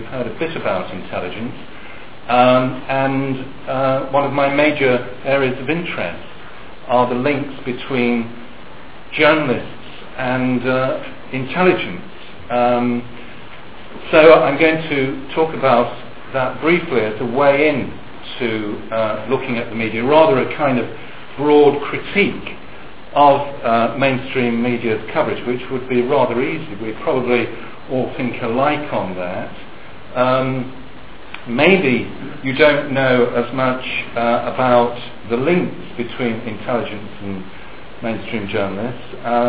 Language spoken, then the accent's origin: English; Nottingham, East Midlands, United Kingdom; I am actually a Nottingham lad